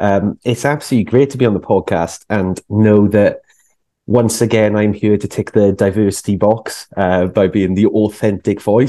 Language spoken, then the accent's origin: English; Wales, United Kingdom; being Welsh